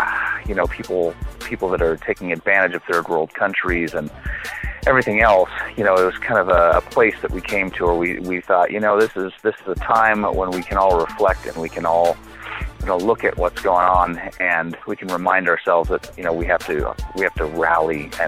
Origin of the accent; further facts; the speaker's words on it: Los Angeles, California, United States; I'm from Los Angeles, California.